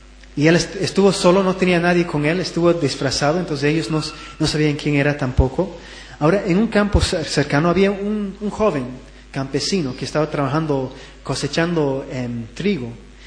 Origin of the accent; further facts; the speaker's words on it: Scotland, United Kingdom; ¿Saben que yo me crié más que todo en Escocia?